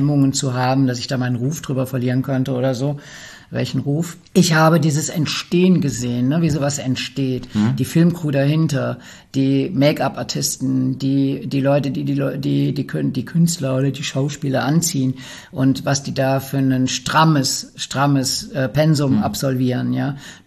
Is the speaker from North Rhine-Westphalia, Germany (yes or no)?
yes; North Rhine-Westphalia, Germany; ich komme aus dem Ruhrpott.